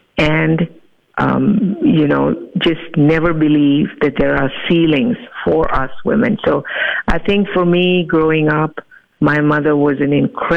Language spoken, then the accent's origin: English; Uganda; born there; My mother was born in Africa, in the same country that I was born in Uganda.